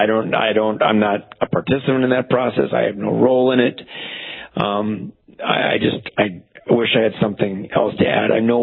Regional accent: North Dakota, United States; also born or lived in Philadelphia; In the worst neighborhoods of Philadelphia, where I was a prosecutor in Philly for 5 years, I was away from North Dakota for a bit

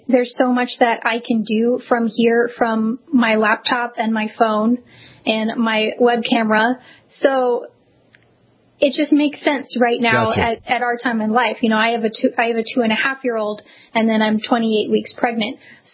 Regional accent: Seattle, Washington, United States; I grew up in the Puget Sound area, so I grew up near Seattle, and it is a beautiful place.

